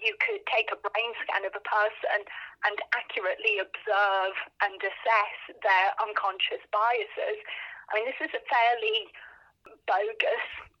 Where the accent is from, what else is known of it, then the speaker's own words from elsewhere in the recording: England, United Kingdom; accent: Middlesbrough/Birmingham/Canterbury; And I know it's because of my very peculiar Middlesbrough stroke Birmingham stroke Canterbury accent.